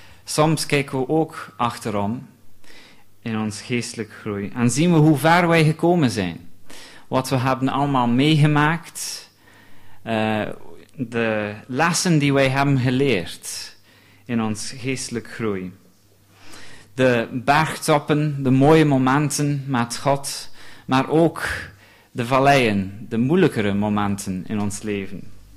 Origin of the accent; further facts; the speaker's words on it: London, United Kingdom; Dutch is a second language; now in Belgium; Dat is de straat waar ik ben opgegroeid in Londen.